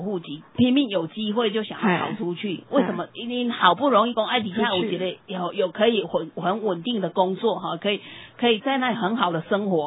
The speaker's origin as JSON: {"language": "Chinese", "region": "Tainan", "country": "Taiwan", "said": "对，我是台南人"}